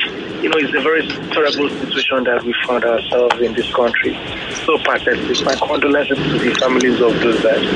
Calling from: Calabar, Cross River, Nigeria; I'm calling from Calabar.

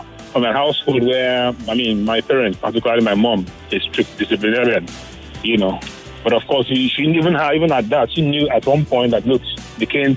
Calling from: Lagos, Nigeria; I'm calling from Lagos.

